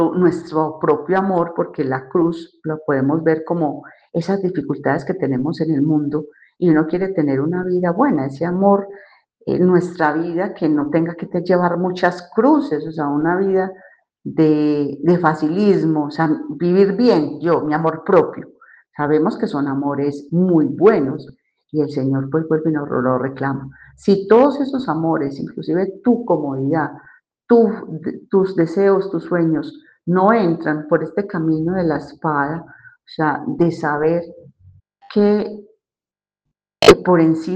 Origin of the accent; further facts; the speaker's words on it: Antioquia, Colombia; Había regresado a mi pueblo porque yo estudié en Medellín y en mi pueblo queda 1 hora de Medellín.